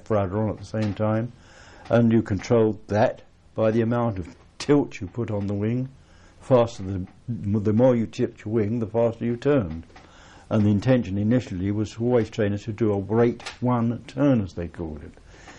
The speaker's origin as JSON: {"language": "English", "region": "London", "country": "United Kingdom", "accent": "Cockney", "said": "because he found my Cockney accent a bit difficult to pick up on the end."}